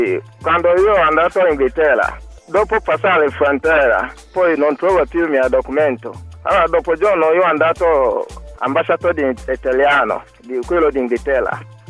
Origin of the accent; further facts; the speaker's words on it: Ghana; Italian is a second language; Io subito andato polizia a fare denuncia, poi io andato ambasciatore di mio paese, ghanese, poi io ho fatto un nuovo passaporto.